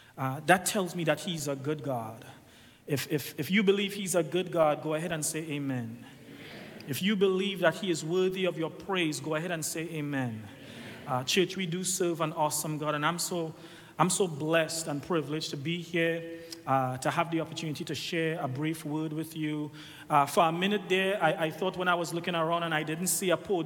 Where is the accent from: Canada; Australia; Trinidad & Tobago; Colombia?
Trinidad & Tobago; now in United States; But before I came to the U.S., I was an island boy. I'm still an island boy, but I'm from Trinidad and Tobago.